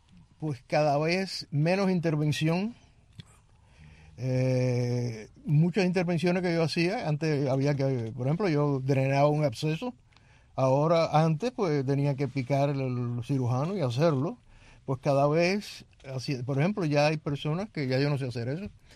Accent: Cuba; moved away; salí en el año 61, pero me siento cubano como en el año 61

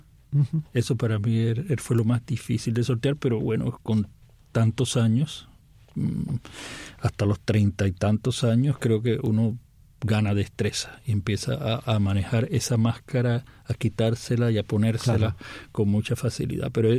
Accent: Colombia; moved away as an adult; now in United States; En el año 99, fines del 99, vengo de Colombia para Estados Unidos.

